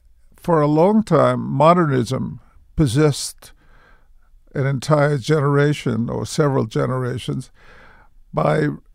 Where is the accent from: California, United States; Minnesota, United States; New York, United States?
New York, United States; New York City; And growing up in New York simply meant having more accessible to me as ideas and influence